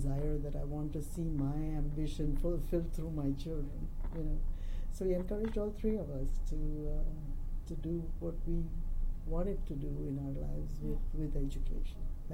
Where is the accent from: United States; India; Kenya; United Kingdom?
India; moved away; We didn't have television growing up in India.